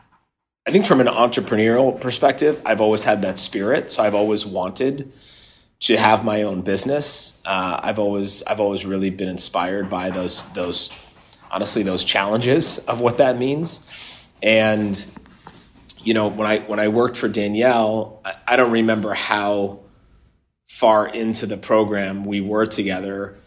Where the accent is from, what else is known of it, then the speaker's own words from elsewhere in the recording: Los Angeles, California, United States; born there; I was born in Los Angeles, and I have a lot of Southern California connections.